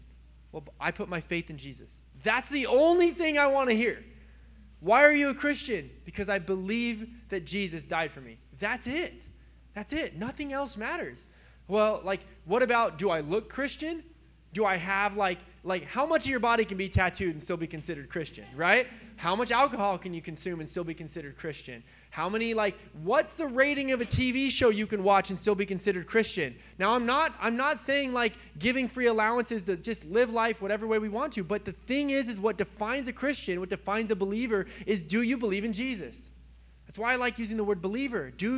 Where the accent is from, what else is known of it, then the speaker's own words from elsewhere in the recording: California, United States; like, obviously I'm from California, okay?